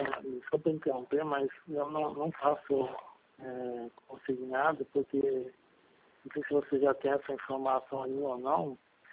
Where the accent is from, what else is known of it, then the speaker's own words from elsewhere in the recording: Serra Negra, São Paulo, Brazil; born there; Não. Eu sou nascido em Serra Negra.